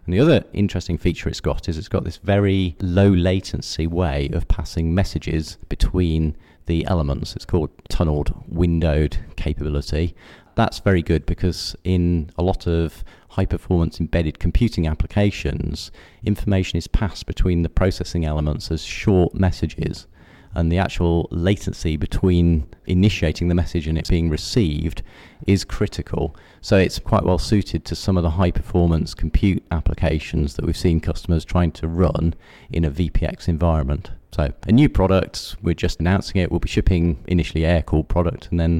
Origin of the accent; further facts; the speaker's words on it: United Kingdom; So I come, obviously, probably detected from my accent, from the UK, so I'm an alien.